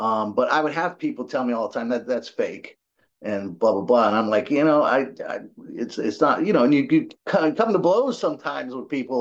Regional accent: Columbus, Ohio, United States; born there; I was born in Columbus, Ohio.

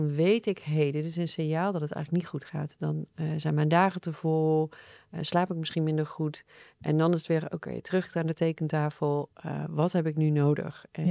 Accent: North Brabant, Netherlands; Ik kom oorspronkelijk uit Brabant. Daar verschuil ik me dan ook altijd een beetje achter.

